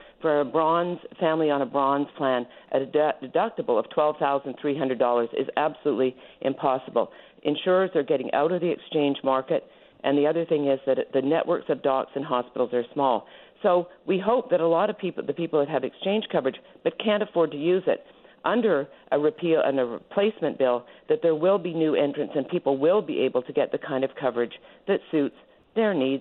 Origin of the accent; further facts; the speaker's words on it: Canada; now in United States; because I did grow up in Canada. I am Canadian. I grew up under a single-payer healthcare system.